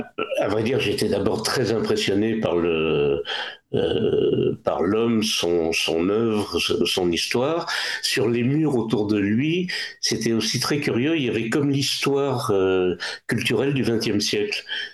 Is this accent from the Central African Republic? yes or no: no; France; Je suis français, de culture française, très attaché à cette culture, et juif, et de culture juive aussi, et très attaché aussi à cette culture.